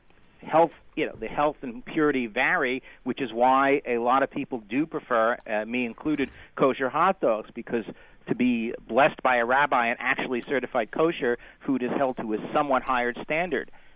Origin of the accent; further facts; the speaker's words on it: New Jersey, United States; I like the Rippers because I'm from New Jersey.